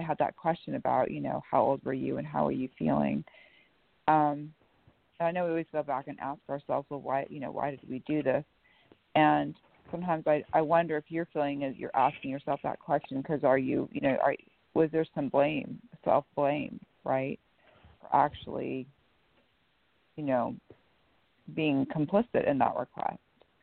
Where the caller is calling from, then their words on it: Washington, United States; At least I am here from Washington State.